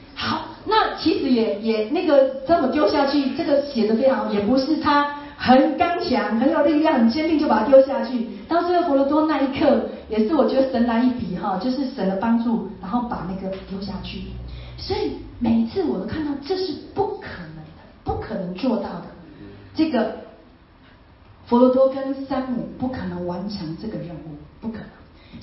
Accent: Taiwan; 因为我们南部就是西海岸，然后我们那个家乡全部都是偶像林立，所以我们的家乡呢，我们所有的婚丧喜庆，我们的生病，我们的出生到死亡，全部都是跟庙的文化结合

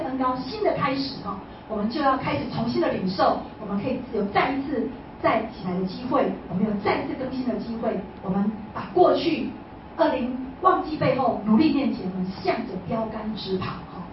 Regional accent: China; 我们中国人有这个新旧两个年哈

